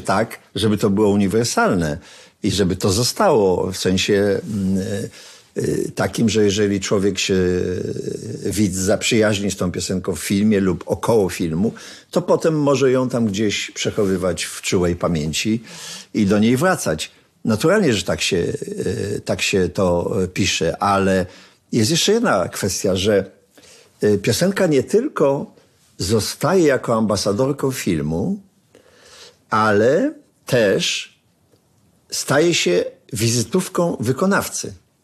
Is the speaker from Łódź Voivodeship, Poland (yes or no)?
no; Sosnowiec, Silesian Voivodeship, Poland; Łączy nas to, że jesteśmy chłopcami z Sosnowca.